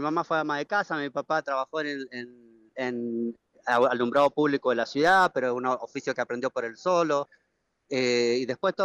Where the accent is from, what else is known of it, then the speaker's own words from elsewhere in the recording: Argentina; ay, qué desubicado que somos los argentinos